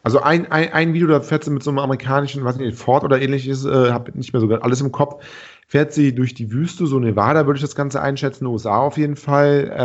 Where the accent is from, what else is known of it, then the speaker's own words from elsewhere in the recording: Cologne, North Rhine-Westphalia, Germany; Ich bin ja auch aus Köln und nicht aus Düsseldorf.